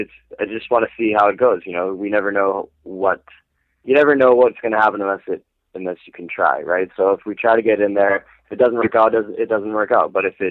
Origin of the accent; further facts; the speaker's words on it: Canada; I'm Canadian.